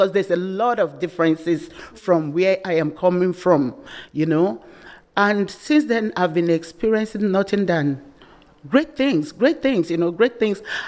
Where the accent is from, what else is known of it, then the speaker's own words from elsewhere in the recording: Cross River, Nigeria; English is a second language; I'm from Cross River, the northeast of Cross River. We have a common boundary with the Cameroonians, the Bakassi side.